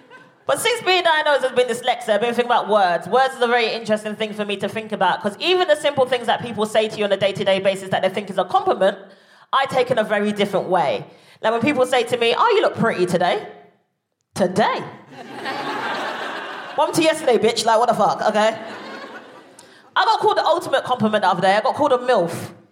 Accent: London, United Kingdom; Me and my family don't tolerate violence, even though we're from South London.

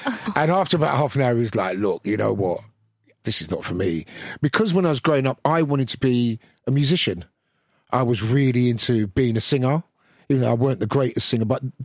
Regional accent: Brixton, London, United Kingdom; growing up in Brixton, music was everywhere.

